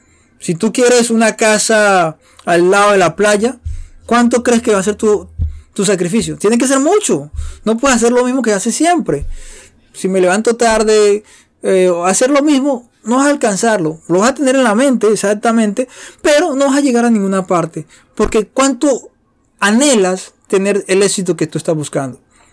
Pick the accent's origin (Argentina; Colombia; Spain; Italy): Colombia; Decimos en Colombia, yo soy colombiano, les recuerdo un poco.